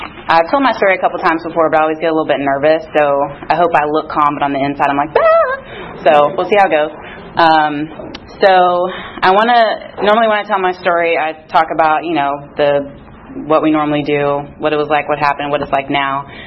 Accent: Augusta, Georgia, United States; I'm originally from Augusta, Georgia. I was born in the late 80s, early 90s, or born in the late 80s, so raised in the 90s there. And I like to start off my story by saying that I'm biracial. So my dad was black and my mom is white.

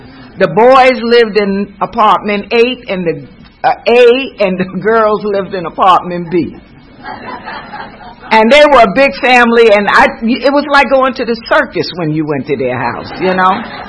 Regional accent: New York City, New York, United States; I was born and bred in Harlem, New York.

